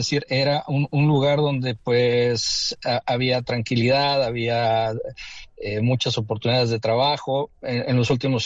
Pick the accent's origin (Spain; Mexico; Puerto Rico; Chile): Mexico; San Luis Potosí; Desde San Luis Potosí, y he escuchado que hay un amplio auditorio en San Luis Potosí para este programa